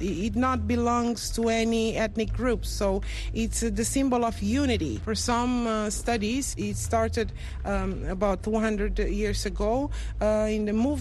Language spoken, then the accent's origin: English; Guinea-Bissau; As I came from Guinea-Bissau, a country of peace